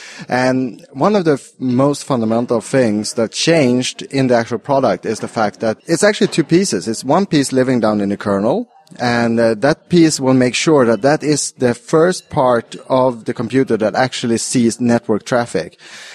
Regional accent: Sweden; English is a second language; I come from Sweden, thereof the accent.

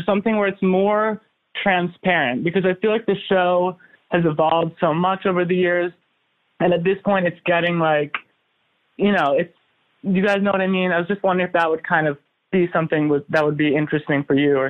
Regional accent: New York City, New York, United States; I'm from New York City.

